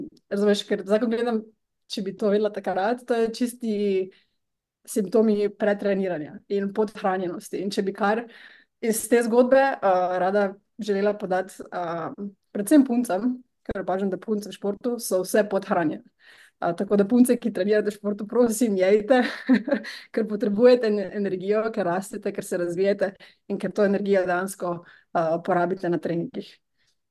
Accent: Maribor, Drava, Slovenia; verjetno se bo poslušalci hitro opazili, da sem iz Maribora, tako da kot otrok sem bila vedno zelo aktivna

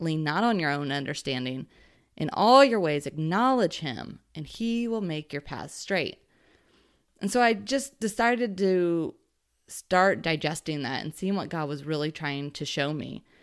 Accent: Indianapolis, Indiana, United States; These past few weeks, I've been traveling around the city, and I'm from Indianapolis.

